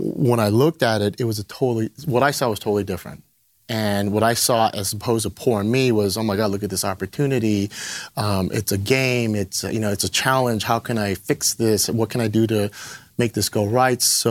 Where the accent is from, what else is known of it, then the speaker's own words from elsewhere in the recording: Los Angeles, California, United States; especially me being, you know, born and raised in LA, grew up predominantly in the streets of LA.